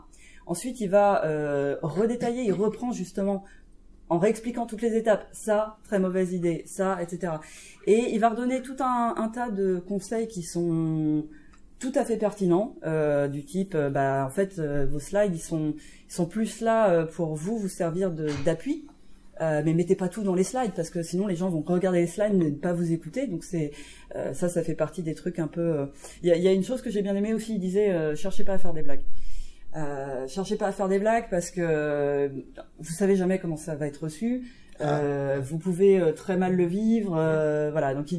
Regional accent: France; Oui, alors en tant que Français, on est dans un environnement un peu hostile

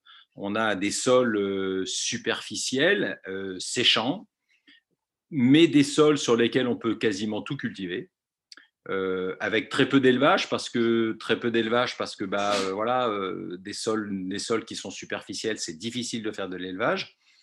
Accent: Migné-Auxances, Nouvelle-Aquitaine, France; j'ai toujours vécu sur la commune, je suis né à Migny-Auzance et je demeure à Migny-Auzance et j'exerce mon métier à Migny.

